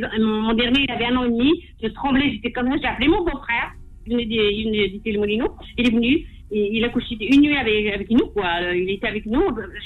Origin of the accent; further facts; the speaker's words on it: Paris, Île-de-France, France; Je suis presque née, j'ai grandi à Paris. Je me suis mariée. Mon mari avait un appartement, on va dire, dans le 92.